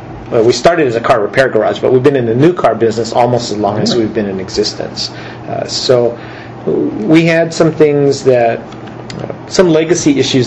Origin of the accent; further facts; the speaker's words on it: Honolulu, Hawaii, United States; born there; I was born in Honolulu.